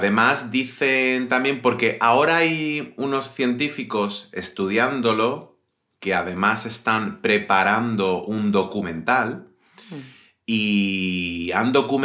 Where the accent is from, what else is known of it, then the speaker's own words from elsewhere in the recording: San Fernando, Andalusia, Spain; En Cádiz. Bueno, Cádiz es mi ciudad también.